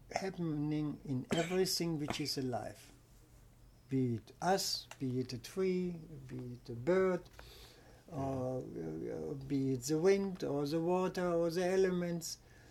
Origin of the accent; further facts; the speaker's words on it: Germany; see, I'm from Germany, and when I finished my schooling